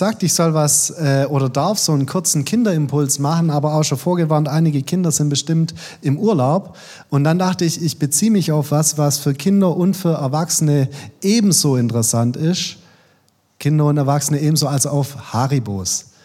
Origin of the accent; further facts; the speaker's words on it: Baden-Württemberg, Germany; now in Haiterbach, Germany; Komme ursprünglich aus St. Johann-Würting, das ist auf der Alb, bei Reutling ganz in der Nähe. Genau, also das ist so die Ecke, wo ich herkomme und jetzt aktuell aus Heiterbach.